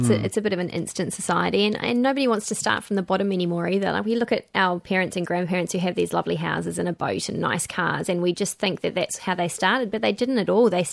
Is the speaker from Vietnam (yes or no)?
no; New Zealand; I was brought up in New Zealand, so dairy farms are really close too.